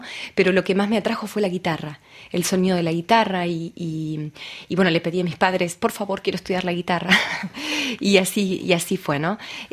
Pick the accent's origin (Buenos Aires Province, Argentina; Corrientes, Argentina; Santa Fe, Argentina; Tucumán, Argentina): Buenos Aires Province, Argentina; Chascomús; born there; Nací en Chascomús, que es la provincia de Buenos Aires, una pequeña ciudad, pero que tiene la magia del turismo porque tiene una laguna, así que bueno, precioso lugar.